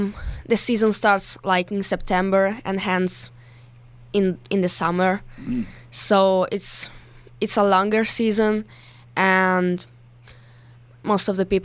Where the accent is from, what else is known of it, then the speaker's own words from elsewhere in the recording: Italy; now in United States; So I'm from Italy, and I'm here as an exchange student for this year.